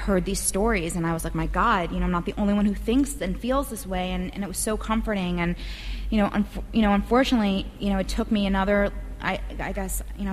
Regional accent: New York, United States; I grew up in New York. I was around a lot of drinking when I was very young

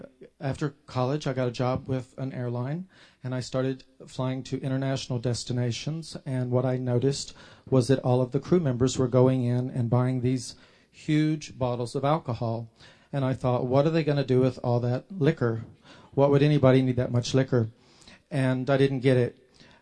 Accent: Nashville, Tennessee, United States; I grew up in Nashville, Tennessee, and I was blessed to grow up in a loving home.

